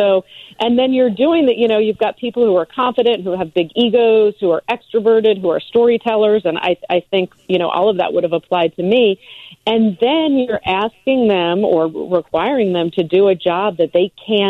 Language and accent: English; Washington, District of Columbia, United States; I grew up in Washington, D.C.